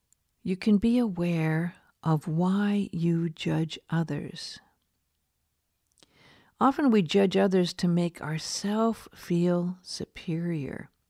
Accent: Beverly Hills, California, United States; I grew up in Beverly Hills, where it was very, very common to judge people on what they wore and the kind of cars they drove and the kind of house they had.

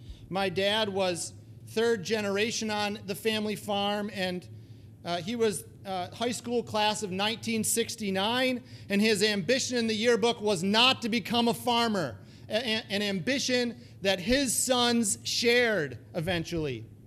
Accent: Rockford, Illinois, United States; born there; So I was born in Rockford, Illinois in 74.

